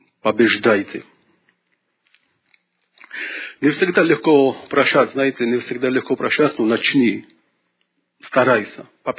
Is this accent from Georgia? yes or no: yes; Georgia; я из Грузии